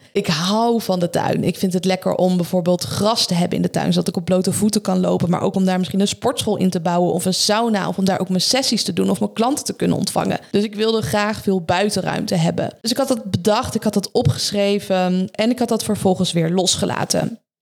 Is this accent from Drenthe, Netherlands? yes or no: no; Leiden, South Holland, Netherlands; Ik wil weer lekker terug naar Leiden. Ik kom oorspronkelijk uit Leiden. Hier zit mijn sportschool, hier zit mijn alles. En ik merkte toen ik in Amstelveen woonde en ook toen ik in Weesp woonde, dat ik de hele tijd onderweg was.